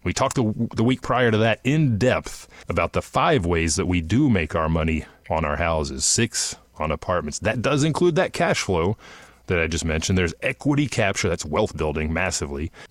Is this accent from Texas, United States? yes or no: yes; Texas, United States; I grew up here in North Texas playing soccer all my life.